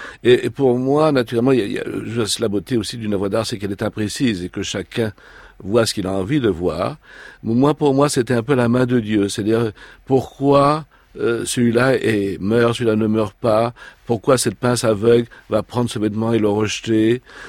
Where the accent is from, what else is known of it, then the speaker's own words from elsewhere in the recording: Paris, Île-de-France, France; born there; Moi, je suis né en 44 à Paris